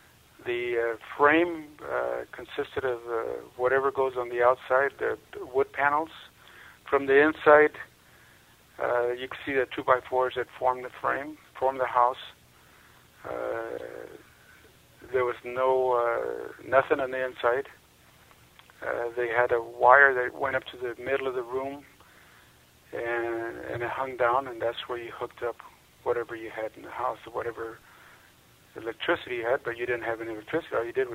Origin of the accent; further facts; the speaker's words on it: Delano, California, United States; born there; And where I was born in Delano, was the place no longer exists because they built a freeway over it.